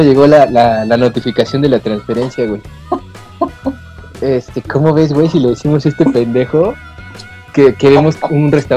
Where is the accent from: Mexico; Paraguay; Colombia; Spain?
Mexico; Como buenos mexicanos, todos desconfiados, güey.